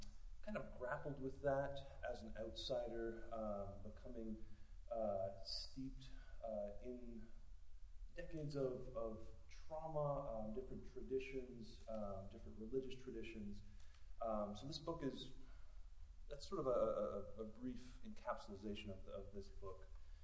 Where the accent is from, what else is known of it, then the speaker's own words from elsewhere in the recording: Canada; now in United States; So basically, I found myself living in Texas, newly married. I grew up in Canada